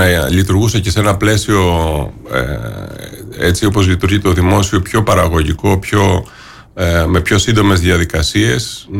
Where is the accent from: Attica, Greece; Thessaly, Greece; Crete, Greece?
Crete, Greece; Και πάλι είμαστε τυχεροί, ιδίως εμείς εδώ στην Κρήτη, αλλά γενικότερα είμαστε τυχεροί ως Έλληνες.